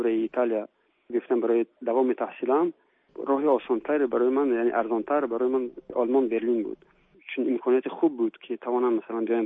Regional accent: Tajikistan; now in France; پاسپورت تاجیکیم را نگاه میدارم، ملیت تاجیکیم را نگاه میدارم. هرچند که من در فرانسه حالا همچون هنرمند فرانسه تاجیک اصل معروف شدم، بازم من تاجیکم.

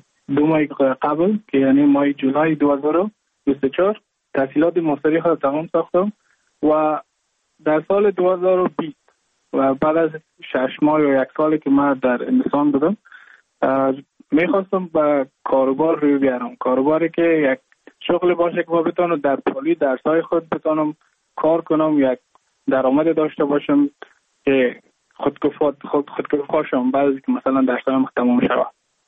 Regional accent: Mazar-i-Sharif, Balkh, Afghanistan; now in Goa, India

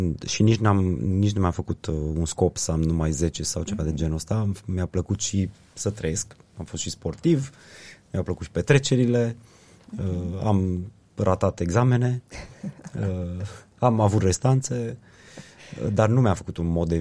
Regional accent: Transylvania, Romania; Eu am crescut în Ardeal, nemți, unguri, romi, diversitatea asta m-a pasionat.

